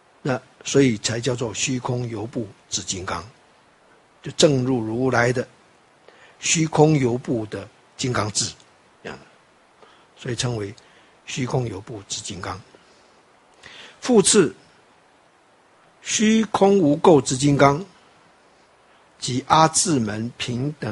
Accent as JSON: {"language": "Chinese", "country": "Taiwan", "said": "我们台湾话说啪啪走这样的啊"}